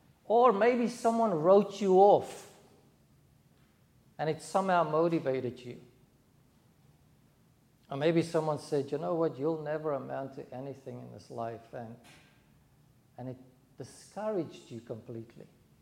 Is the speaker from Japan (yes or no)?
no; South Africa; So when I grew up in South Africa, there were about 12 different provinces.